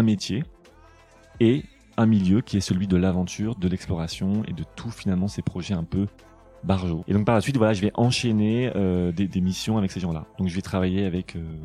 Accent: Paris, Île-de-France, France; je m'appelle donc … je suis parisien d'origine, personne n'est parfait, 31 ans

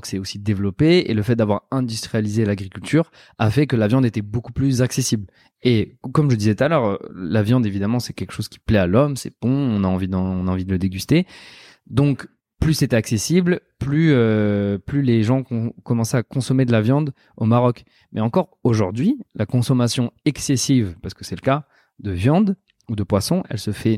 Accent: France; étant jeune, j'ai grandi en France, évidemment

